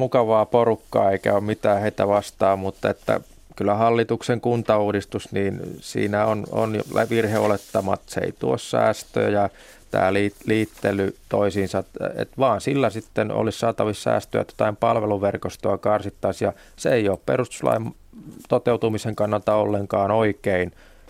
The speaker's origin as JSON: {"language": "Finnish", "region": "Ostrobothnia", "country": "Finland", "said": "hän on kaupungista ja minä taas olen Pohjanmaalta, että siinäkin on jo eronsa"}